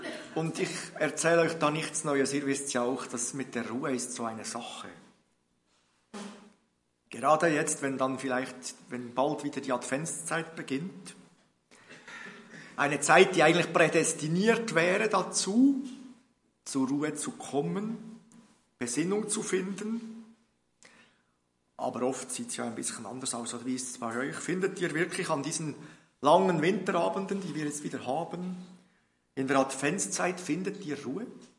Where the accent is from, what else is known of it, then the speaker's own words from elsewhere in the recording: Bern, Switzerland; now in Zürich, Switzerland; wie gesagt aus Zürich. Aufgewachsen bin ich in Bern.